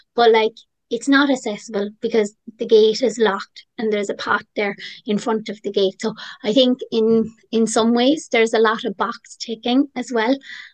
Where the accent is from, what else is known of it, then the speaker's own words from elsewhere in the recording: Youghal, County Cork, Ireland; Cork is quite close to where I live. I'm from Youghal, County Cork, and so then I moved to Cork City